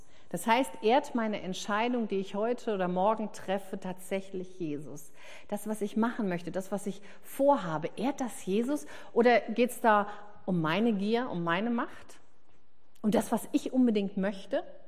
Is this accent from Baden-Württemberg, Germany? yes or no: no; Hesse, Germany; Das ist weder Hü noch Hott, sagt man bei uns in Hessen.